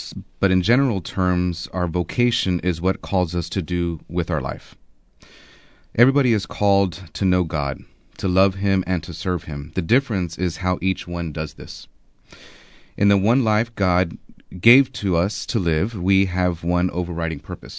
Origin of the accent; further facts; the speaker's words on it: Corpus Christi, Texas, United States; Sure. Well, I was born and raised here in Corpus Christi.